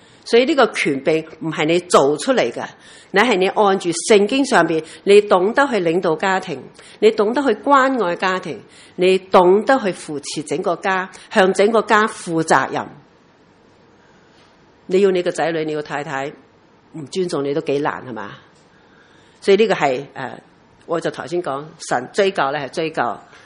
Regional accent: China

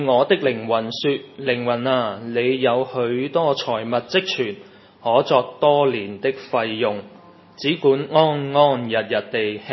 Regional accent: Hong Kong; 我哋香港人要有乜嘢啊？有楼有钱啦，系咪有地位啦

